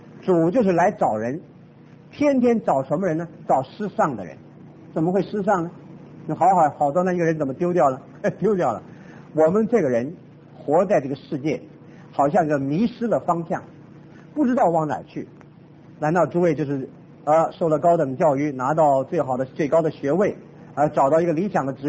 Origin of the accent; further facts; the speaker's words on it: Taiwan; 我从台湾来，我实在晓得台湾的教会。